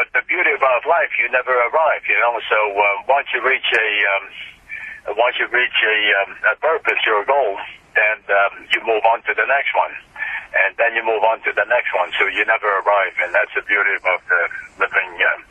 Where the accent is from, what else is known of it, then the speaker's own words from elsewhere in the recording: Montreal, Quebec, Canada; when I grew up in Montreal